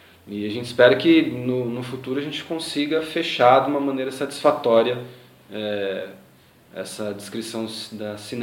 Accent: São Paulo, Brazil; eu vim de São Paulo, né? Então acho que a minha visão é um pouco preconceituosa, porque lá o pessoal é muito bitolado na vida no cotidiano e tal

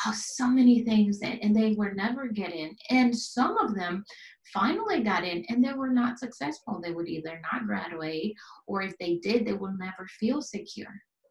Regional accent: Venezuela; moved away as an adult; also born or lived in Puerto Rico; So I was born in Venezuela, and I was the youngest of 4 kids.

